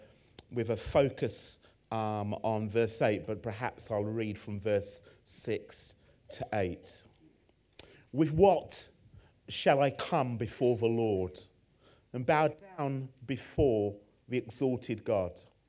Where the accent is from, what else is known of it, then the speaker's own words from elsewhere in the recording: Purley, London, United Kingdom; this morning I sat with some people from my hometown, Purley, which was also great as well.